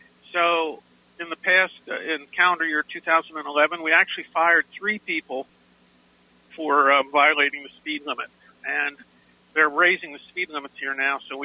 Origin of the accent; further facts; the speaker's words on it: Northeast, United States; I grew up in the Northeast, so I can drive in snow